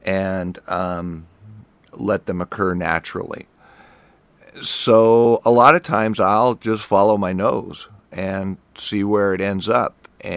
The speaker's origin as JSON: {"language": "English", "region": "Washington", "country": "United States", "tie": "born or raised there", "said": "Yeah, I was born and brought up on, my dad worked construction. And so for the first 6 or 7 years of my life, we just followed the work."}